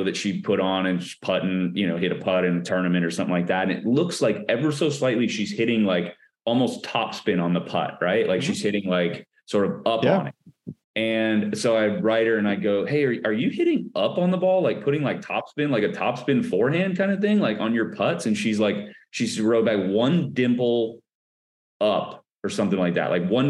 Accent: Minnesota, United States; born there; I was born in Minnesota, and my mom, we had a basement.

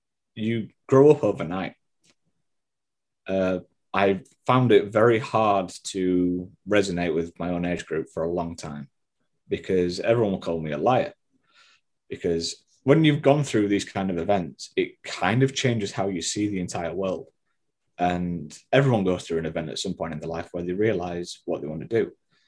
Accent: Penistone, Yorkshire and the Humber, United Kingdom; I'd seen when I was volunteering at my local sports centre in my hometown of Penistone

